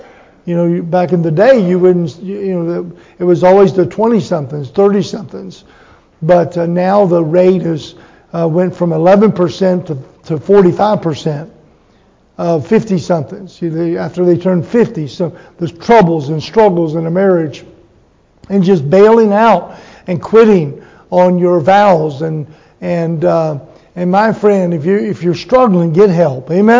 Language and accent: English; Virginia, United States; And we are from Virginia, just on the other side of the line. And so we're all from Virginia, amen?